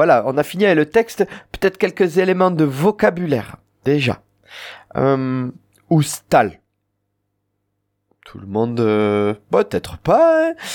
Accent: the Midi, France; accent: Midi; Et c'est ce qui nous donne notre accent du midi

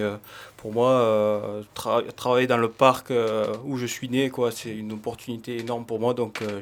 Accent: Occitanie, France; Du coup, je suis originaire des Cévennes, dans le Gard.

